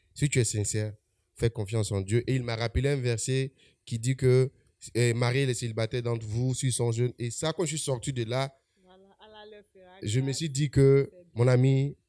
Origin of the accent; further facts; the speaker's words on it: Yopougon, Abidjan, Côte d’Ivoire; moi je viens de Yopougon, Zinabe de Cocody.